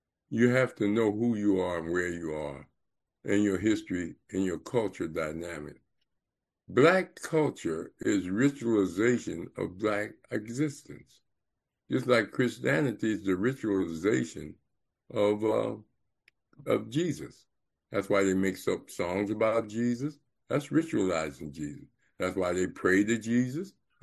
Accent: Compton, California, United States; Growing up in Watson, Compton was a blessing to me because, you know, I was just straight black all the way through my life

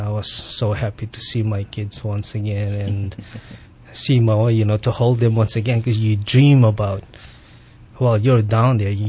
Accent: Waialua, Hawaii, United States; I grew up on the North Shore in Waialua, and growing up, it's always been my dream to be in the military.

